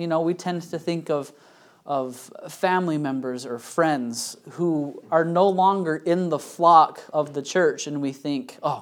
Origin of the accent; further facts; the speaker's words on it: Utah, United States; I have quite a few friends that I grew up with in Utah